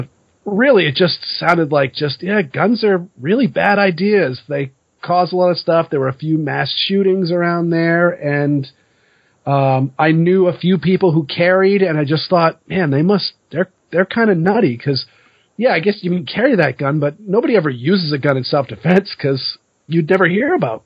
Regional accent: Portland, Maine, United States; So I was born in Portland, Maine, which growing up there, people would refer to as North Massachusetts, which I would get very, very upset at when people would call me that because Mainers and Massachusetts people have quite a rival.

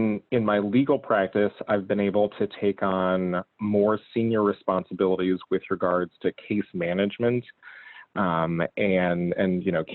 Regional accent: Cedar Rapids, Iowa, United States; I grew up in the Cedar Rapids, Iowa area

